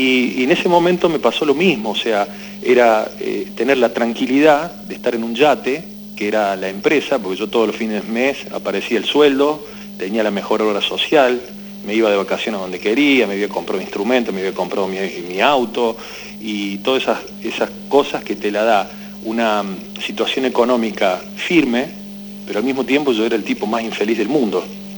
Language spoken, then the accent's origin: Spanish; Córdoba, Argentina; moved away as an adult; now in Buenos Aires, Argentina; fue el año 2006 que me convocó Alberto Badía para su programa Badía en Concierto, que me vine de Córdoba a Buenos Aires